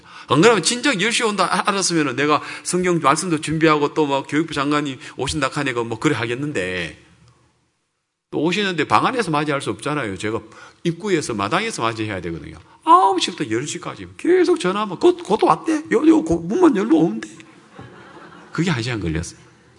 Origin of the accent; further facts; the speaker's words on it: South Korea; 내가 한국에서 왔다는 걸 내가 이야기해.